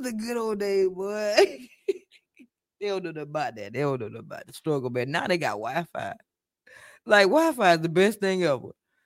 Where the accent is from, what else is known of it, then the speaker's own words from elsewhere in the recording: South Carolina, United States; It could be a sprinkle in the South. You know, I'm from South Carolina.